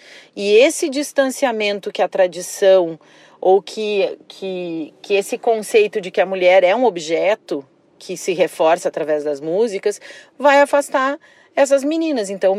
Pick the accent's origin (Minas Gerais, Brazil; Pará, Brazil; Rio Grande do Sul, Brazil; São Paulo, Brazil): Rio Grande do Sul, Brazil; Porque nós somos gaúchos no tempo de hoje também, não só no tempo passado.